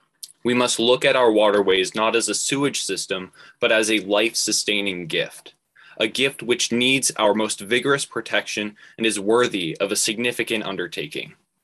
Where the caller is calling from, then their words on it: Fryeburg, Maine, United States; I'm joining from Fryeburg, Maine